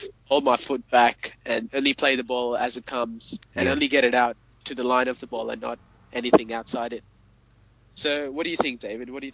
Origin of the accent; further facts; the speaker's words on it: Australia; from Australia.